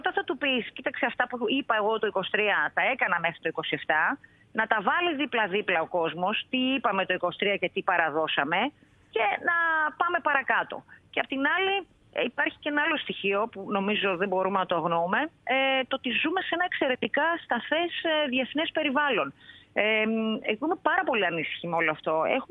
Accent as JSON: {"language": "Greek", "town": "Grevena", "region": "Western Macedonia", "country": "Greece", "said": "κάθε φορά που έφευγα από την Αθήνα για να πάω στο χωριό μου στα Γρεβενά"}